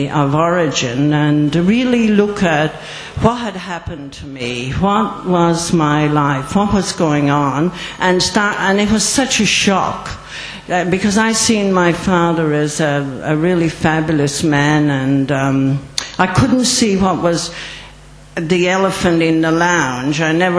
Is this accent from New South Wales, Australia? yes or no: no; Queensland, Australia; also born or lived in Ireland; I come from Queensland in Australia. I was born in Ireland